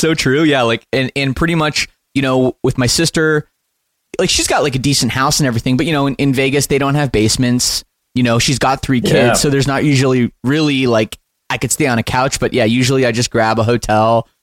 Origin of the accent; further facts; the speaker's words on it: Oakville, Ontario, Canada; us growing up in Southern Ontario